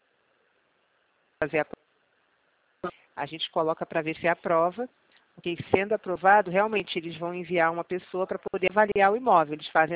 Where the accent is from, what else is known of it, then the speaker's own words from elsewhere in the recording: Rio de Janeiro, Brazil; eu sou aqui do Rio de Janeiro.